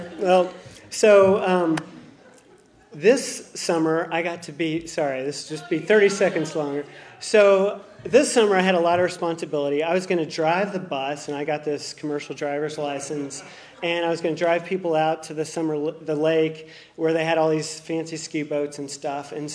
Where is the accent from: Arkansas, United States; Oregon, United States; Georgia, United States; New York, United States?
Arkansas, United States; So I grew up in Arkansas